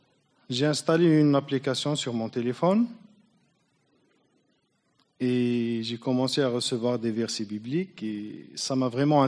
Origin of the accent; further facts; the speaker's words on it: Algeria; Je suis algérien. J'ai 33 ans. Je suis marié. J'ai deux enfants. Je suis un converti de l'islam.